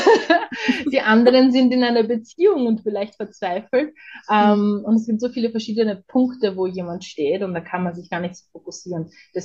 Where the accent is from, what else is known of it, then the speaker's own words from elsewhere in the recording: Vienna, Austria; Ich bin ja aus Wien und bei uns ist es das so